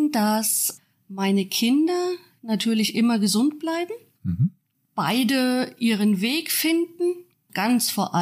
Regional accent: Meiningen, Thuringia, Germany; weil ich bin echter Thüringer, echter Meininger

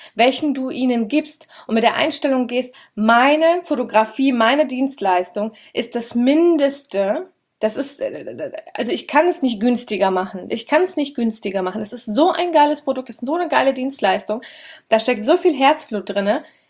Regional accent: Schotten, Hesse, Germany; Also Schotten, da wo ich herkomme, das sind ungefähr 12.000 Einwohner mit den Käffern drumherum, verständlicherweise, also nicht direkt Kernstadt Schotten. Und es ist eine Kleinstadt. Und unsere größere Stadt, Großstadt ist Gießen.

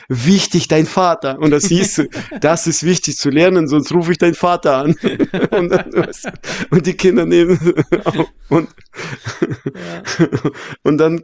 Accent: Emden, Lower Saxony, Germany; Mein Gott, wir kommen aus Emden.

